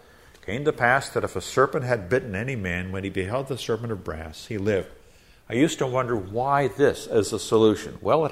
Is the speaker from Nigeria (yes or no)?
yes; Nigeria; I grew up in Nigeria, West Africa. We have a lot of poisonous snakes